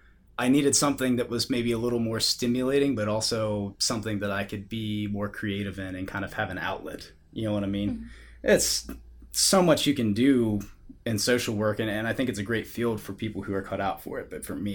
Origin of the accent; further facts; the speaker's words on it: United States; I'm originally from Fulton County, which for those of us from Fulton County, there's a lot of pride wrapped up in that little statement.